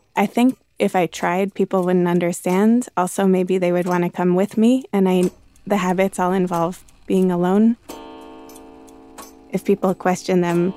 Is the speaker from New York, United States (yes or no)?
yes; New York City, New York, United States; that is not familiar to me as a New Yorker.